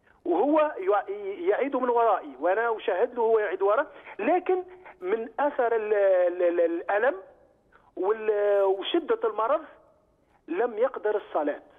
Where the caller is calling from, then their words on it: France; من فرنسا.